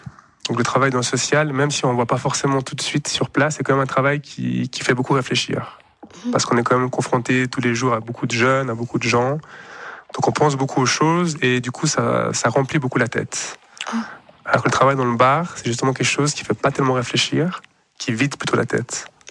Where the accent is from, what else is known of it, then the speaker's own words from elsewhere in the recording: Fribourg, Switzerland; born there; Alors, mon père, il est suisse. Ma mère, elle est de Colombie. Les deux, ils se sont rencontrés à Fribourg. Et moi, je suis né à Fribourg.